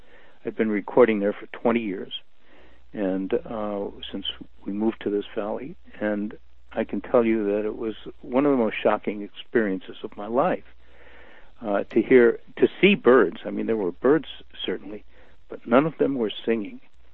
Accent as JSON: {"language": "English", "region": "Michigan", "country": "United States", "tie": "born or raised there", "said": "I grew up in the Midwest and just outside of Detroit in the late 1930s and early 1940s."}